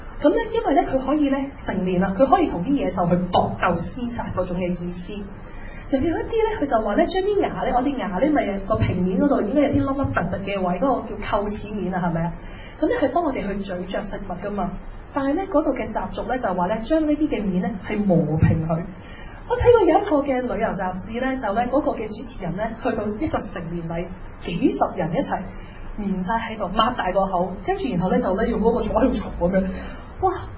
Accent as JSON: {"language": "Cantonese", "country": "China", "said": "我食飯嘅時候我要用筷子，因為我係一個中國人。"}